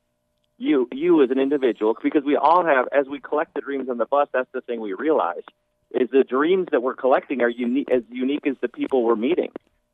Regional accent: Minnesota, United States; I remember I grew up in Minnesota, and I remember my dad working 3 jobs to provide for 4 kids in a very middle-class America household.

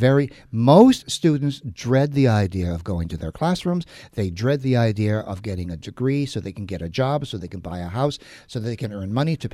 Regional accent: Ireland; Well, I'm Irish. We can't be psychoanalyzed.

